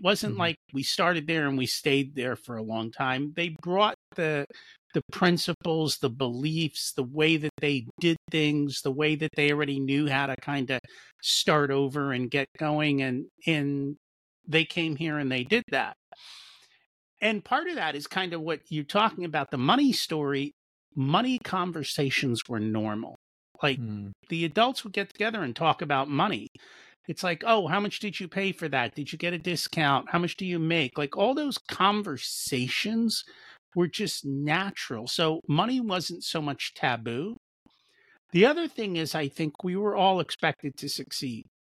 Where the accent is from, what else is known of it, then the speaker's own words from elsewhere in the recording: India; born there; So I was born in India, and my parents had to not re-immigrate, but where they were in India, where they originally grew up, got split apart when Pakistan was separated from India.